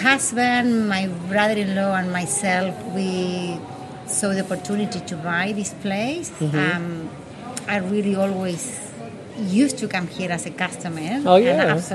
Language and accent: English; Argentina; now in New Zealand; I'm from Argentina. I've been in New Zealand for 20 years.